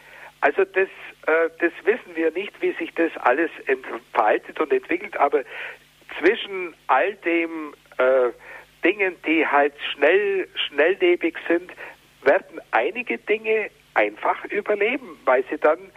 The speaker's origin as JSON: {"language": "German", "town": "Nördlingen", "region": "Bavaria", "country": "Germany", "tie": "born or raised there", "said": "Bei uns in meiner Heimatstadt Nördlingen waren die Meierndachten überfüllt"}